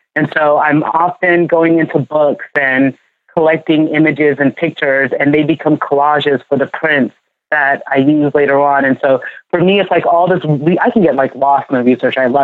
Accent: Ghana; now in United States; You know, I am from Ghana, but I feel like because I moved here to the U.S. and I live in this like melting pot

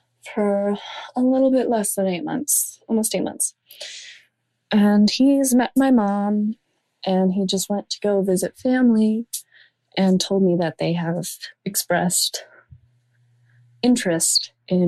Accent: Canada; I'm 18 years old. I'm from Canada.

